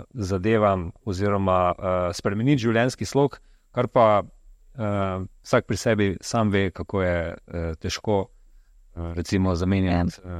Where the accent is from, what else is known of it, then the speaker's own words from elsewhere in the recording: Maribor, Drava, Slovenia; Jaz, ki prihajam iz Maribora, vem, da smo takrat z veseljem hodili na Zlato lisico